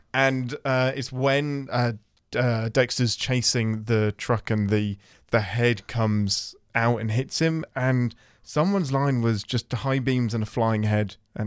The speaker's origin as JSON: {"language": "English", "region": "England", "country": "United Kingdom", "lives_now": "Nashville, United States", "said": "Oh, I'm an Englishman in Nashville."}